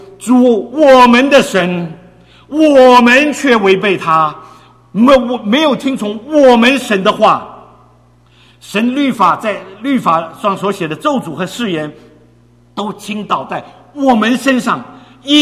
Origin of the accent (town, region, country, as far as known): China